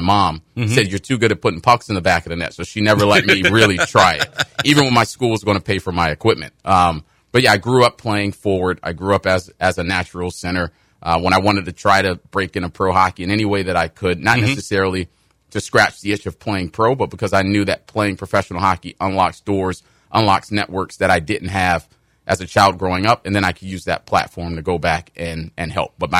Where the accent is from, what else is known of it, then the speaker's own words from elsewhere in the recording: Washington, District of Columbia, United States; Born and raised in Washington, D.C., Chocolate City, as they call it.